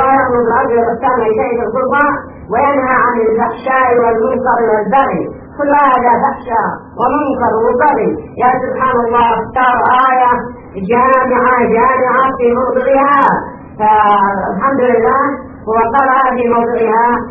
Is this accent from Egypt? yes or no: no; Yemen; عندنا في اليمن